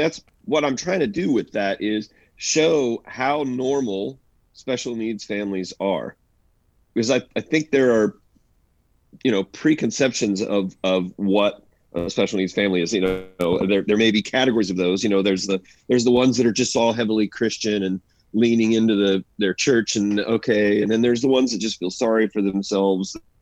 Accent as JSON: {"language": "English", "town": "Topeka", "region": "Kansas", "country": "United States", "tie": "born or raised there", "said": "Buddy, I grew up in North Topeka."}